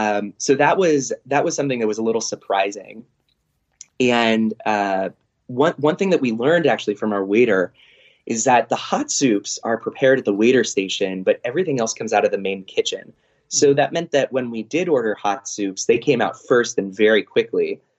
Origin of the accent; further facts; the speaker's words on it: San Diego, California, United States; I don't know if you can tell, we're from San Diego.